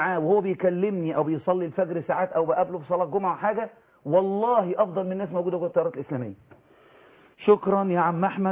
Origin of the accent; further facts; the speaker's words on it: Egypt; الأزهر عندنا في مصر